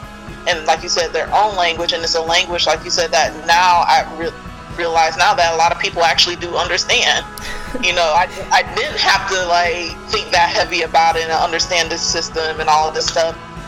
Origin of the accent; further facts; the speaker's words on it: United States; that's only because I'm Black American and I don't feel comfortable just grabbing people from other people's cultures